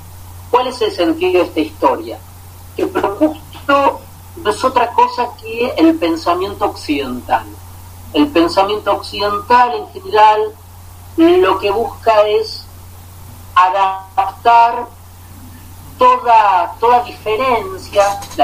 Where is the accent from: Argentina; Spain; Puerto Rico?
Argentina; seguramente en relación con mi propia condición judía, en un país como Argentina, que es un país de inmigrantes, con abuelos europeos y rodeados de una diversidad cultural muy grande